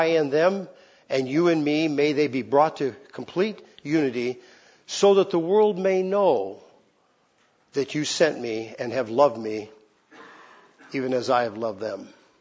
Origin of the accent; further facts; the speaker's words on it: California, United States; I'm from California where men are men and women are too, you know.